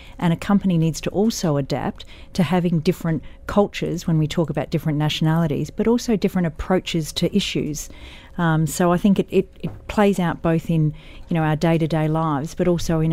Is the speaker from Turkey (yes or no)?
no; Australia; being Australian